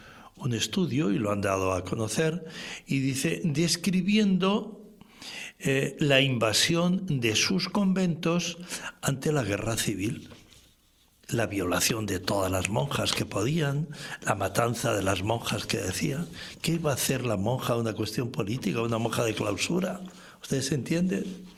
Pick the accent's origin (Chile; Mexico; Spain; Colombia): Spain; Y que los españoles nos vayamos allí al carajo que decimos por mi tierra